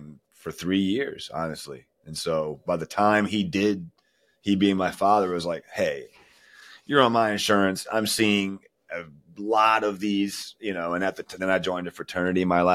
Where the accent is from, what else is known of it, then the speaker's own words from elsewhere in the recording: Waldorf, Maryland, United States; Waldorf, Maryland. That's right. You're in Virginia. So we're in Maryland. I grew up in Waldorf. I never left the area. Not very well traveled, but very good, normal childhood.